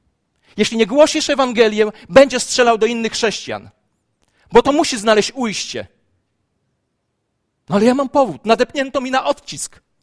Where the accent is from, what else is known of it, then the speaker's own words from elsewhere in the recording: Gąsocin, Masovian Voivodeship, Poland; zadzwonił do mnie mój wierzący kolega z mojego Gąsocina, czyli z mojej wsi rodzinnej